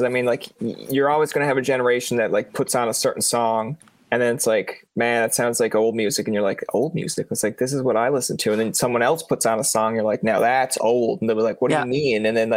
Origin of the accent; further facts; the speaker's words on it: East Coast, United States; I'm from the East Coast. It makes more sense for me to go the other way.